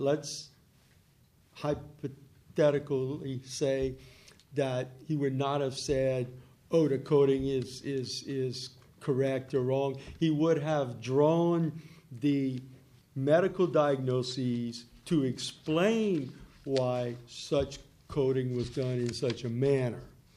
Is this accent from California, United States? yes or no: no; Louisiana, United States; I'm from Lafourche Parish, so right. I'll take the New Orleans.